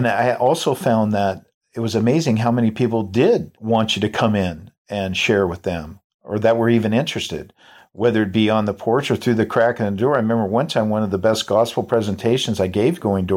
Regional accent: Everett, Washington, United States; we started a ministry in our church at the time back up there in my hometown of Everett, Washington.

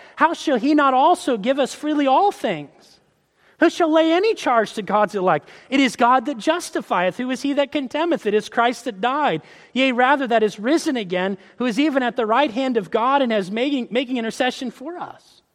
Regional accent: Florida, United States; born or raised there

